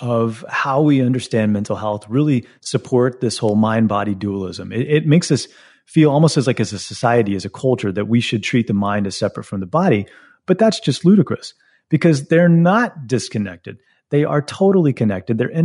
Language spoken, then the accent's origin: English; the South, United States; And growing up in the South, that's a big deal. And so I almost have been acculturated to talking politics my entire life.